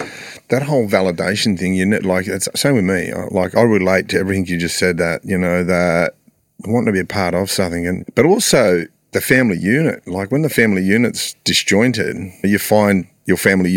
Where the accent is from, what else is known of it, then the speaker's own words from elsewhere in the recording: Mount Druitt, New South Wales, Australia; Same with Mount Druitt. We're growing up in Mount Druitt.